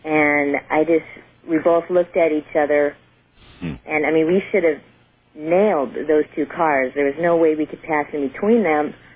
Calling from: Burbank, California, United States; I'm sorry. I'm calling from Burbank.

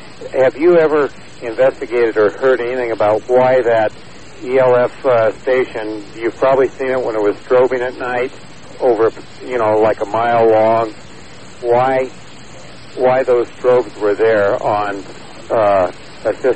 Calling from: Las Vegas, Nevada, United States; I'm right here in Las Vegas.

